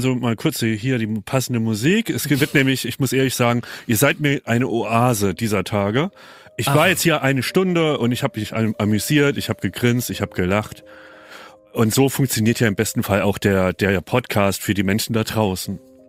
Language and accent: German; Kirberg, Hesse, Germany; Ich habe euch ja voller Stolz erzählt, dass ich unter Persönlichkeiten in meinem Wikipedia-Eintrag gelistet werde, bei meinem Heimatdorf Kirberg.